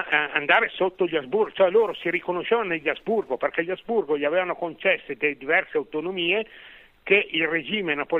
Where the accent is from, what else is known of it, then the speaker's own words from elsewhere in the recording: Lombardy, Italy; born there; now in Malosco, Italy; Malosco è casa mia, cioè sembra strano per uno che è nato in Lombardia, cioè è nato nel Varesotto, ma io mi sono sempre sentito più a casa mia qui in Val di Nona, Malosco, che non nella mia terra natale.